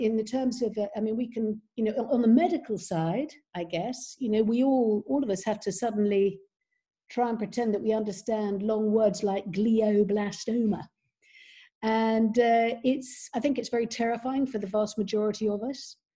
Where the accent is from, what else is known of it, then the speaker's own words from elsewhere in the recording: United Kingdom; moved away as an adult; now in United States; I'm British, but I've lived in the United States since 2006.